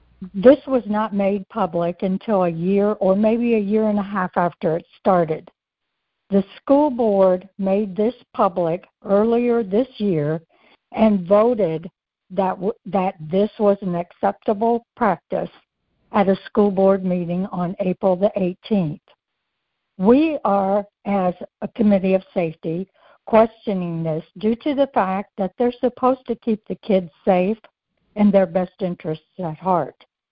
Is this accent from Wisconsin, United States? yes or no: no; Ohio, United States; I'm from Ohio.